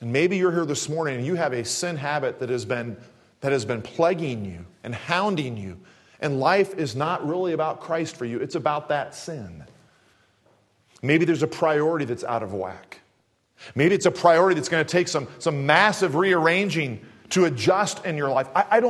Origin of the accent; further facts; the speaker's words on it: Kansas City, Missouri, United States; I grew up in Kansas City.